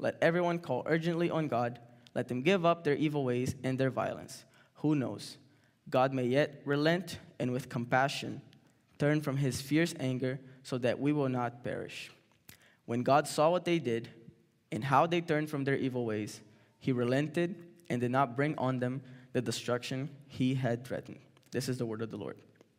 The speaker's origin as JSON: {"language": "English", "country": "Brazil", "tie": "born or raised there", "said": "I'm from Brazil, as some of you may know and some of others may not."}